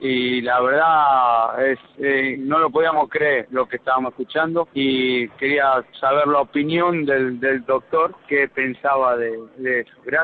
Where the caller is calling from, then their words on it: California, United States; acá de California.